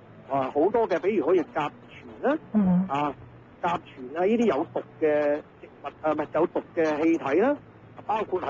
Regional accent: China; 我哋中國人咧就十二個生肖嚇，咁係好正常嘅嘢

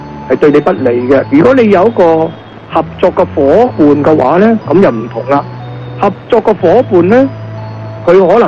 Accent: Guangdong, China; 正所謂我哋廣東人話齋，一人計短就二人計長咧

